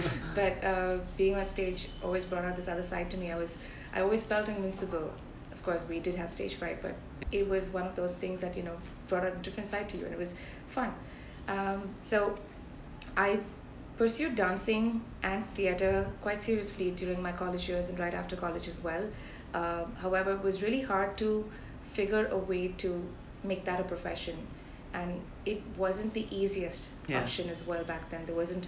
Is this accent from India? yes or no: yes; Chennai, Tamil Nadu, India; Well, I grew up in Chennai. All of my education was here.